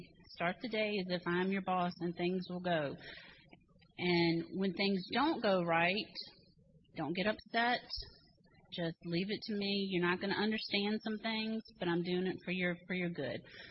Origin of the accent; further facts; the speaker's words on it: Matthews, United States; I'm from Matthews. … from Matthews, if y'all know … over there.